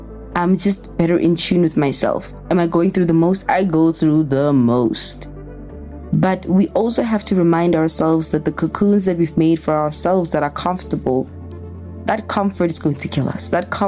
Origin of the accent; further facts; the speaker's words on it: Pretoria, Gauteng, South Africa; I'm a girl from Pretoria. I'm introverted.